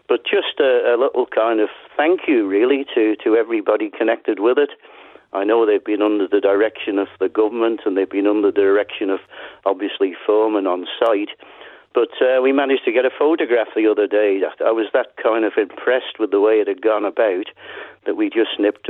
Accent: Isle of Man; born there; I was born in Park Avenue, which is just down the road from the TT grandstand.

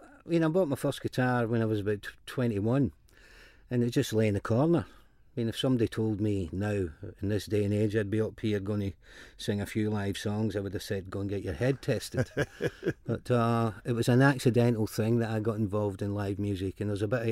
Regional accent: Scotland, United Kingdom; Well, it was always live music in Scotland, you know what I mean?

